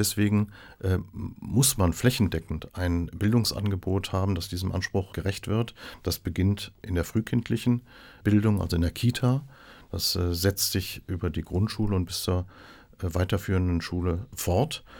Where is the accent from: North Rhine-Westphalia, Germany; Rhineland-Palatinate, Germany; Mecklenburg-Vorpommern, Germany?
North Rhine-Westphalia, Germany; Remscheid; Also ich bin aufgewachsen in Remscheid, komme aus einem klassischen Arbeitermilieu, aber mit Aufstieg.